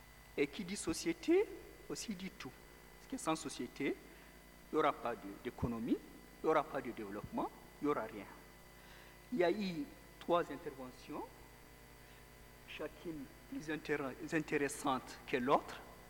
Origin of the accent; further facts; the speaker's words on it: Chad; les Tchadiens, ce sont les habitants du Tchad, donc je suis Tchadien.